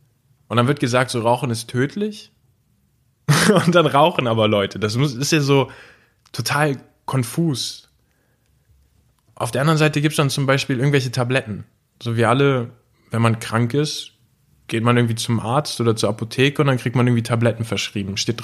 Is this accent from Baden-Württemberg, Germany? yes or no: no; Düsseldorf, North Rhine-Westphalia, Germany; bei uns im Schlosspark im Benrath, da wo ich aufgewachsen bin